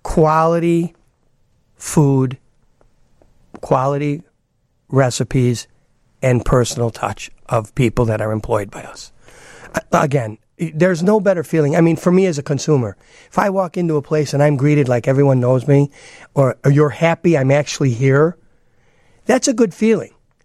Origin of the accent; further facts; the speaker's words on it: Chicago, Illinois, United States; youngest daughter went to school out in Arizona, and we were in Arizona, and one thing led to another, and we're from Chicago.